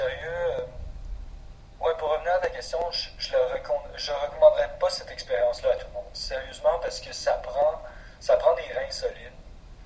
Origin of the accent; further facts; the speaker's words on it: Canada; Je suis vraiment un Canadien.